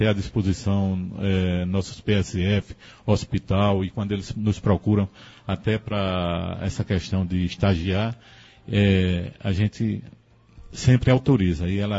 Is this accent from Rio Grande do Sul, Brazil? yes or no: no; Carnaíba, Pernambuco, Brazil; Nasci e cresci em Carnaíba